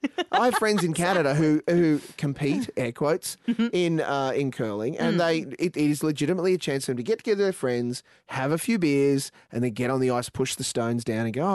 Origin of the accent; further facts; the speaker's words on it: Queensland, Australia; I come from Queensland.